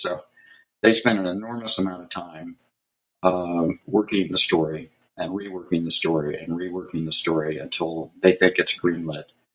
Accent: Florida, United States; But I grew up on the Mickey Mouse Club and watching a lot of the Disney things, and grew up in Florida.

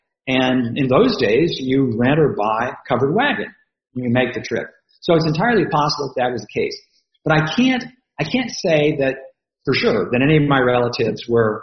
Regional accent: Oregon, United States; So I grew up in Western Oregon. And in Western Oregon, there are places in Western Oregon where you can see fairly far.

